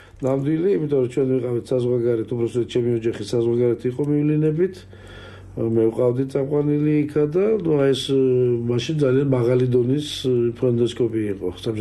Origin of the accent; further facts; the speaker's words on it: Tbilisi, Georgia; დავიბადე და ცხოვრობდი სოლოვაკში, დავითაშვილის ქუჩაზე, უბრალოდ მივდებარე ქუჩაზე, კოჯრის ქუჩაზე.